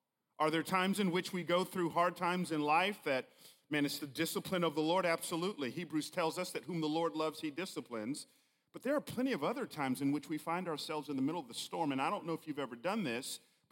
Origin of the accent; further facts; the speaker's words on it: Atlanta, Georgia, United States; We grew up together there in Atlanta.